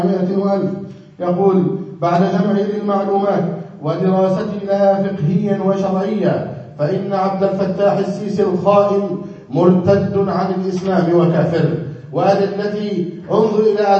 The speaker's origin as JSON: {"language": "Arabic", "country": "Egypt", "said": "وأما عن بلدنا مصر، ما هي؟ أهي إسلامية أم كفرية؟ أهي دار كفر أم دار إسلام؟"}